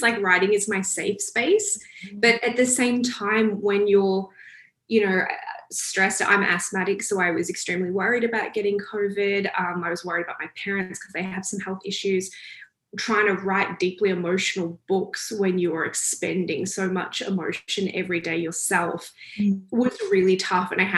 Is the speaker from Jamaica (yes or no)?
no; Australia; now in Toronto, California, United States; From the accent, you can probably tell I'm from Australia, but I actually live in Toronto, Canada these days. I've been here for about 7 years now